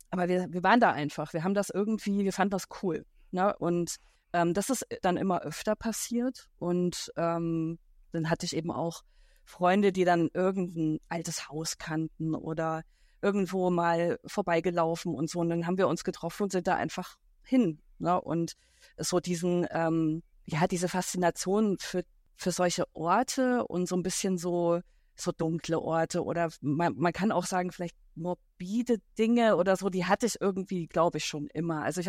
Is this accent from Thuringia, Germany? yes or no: yes; Weimar, Thuringia, Germany; Ich komme aus Weimar